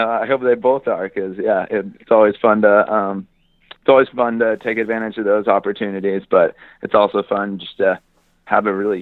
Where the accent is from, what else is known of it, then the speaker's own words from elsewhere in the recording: California, United States; now in Bellingham, United States; But I'm from the Bay Area, so I'm only an hour away from Johnny.